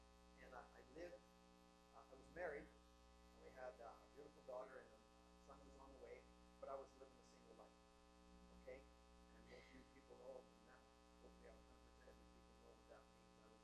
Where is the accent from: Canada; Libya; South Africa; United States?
Canada; Saskatchewan; originally I'm from Saskatchewan, born in just a little community. My grandmother was a midwife. Just a small Métis community at the end of the road.